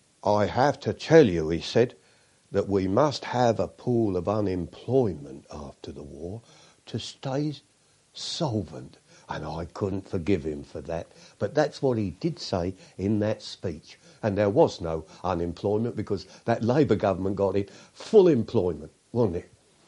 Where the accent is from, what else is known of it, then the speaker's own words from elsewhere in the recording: England, United Kingdom; born there; I'm an Englishman. I'm born in England.